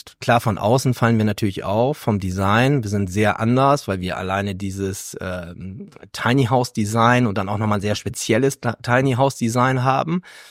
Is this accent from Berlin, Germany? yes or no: yes; Berlin, Germany; wir kommen aus Berlin